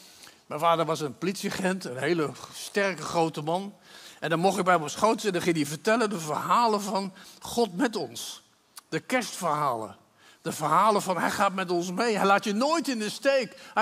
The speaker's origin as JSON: {"language": "Dutch", "town": "The Hague", "region": "South Holland", "country": "Netherlands", "tie": "born or raised there", "said": "ik ben opgegroeid in Den Haag."}